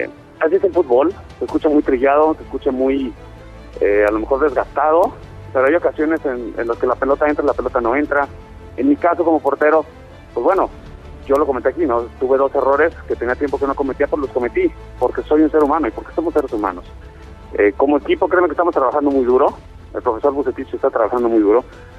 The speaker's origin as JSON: {"language": "Spanish", "town": "Guadalajara", "region": "Jalisco", "country": "Mexico", "said": "jugando en casa, soy de Guadalajara"}